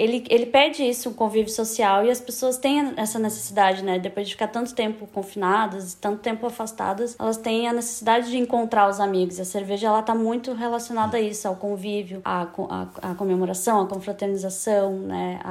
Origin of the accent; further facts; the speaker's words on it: Brazil; now in Portugal; E a gente vem do Brasil, vem de um ritmo até diferente de negócio e de pensamento.